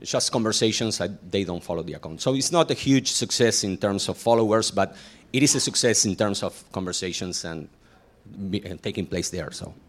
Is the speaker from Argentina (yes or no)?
yes; Argentina; English is a second language; I'm from Argentina. It's really far away, so being here in New York is a great experience.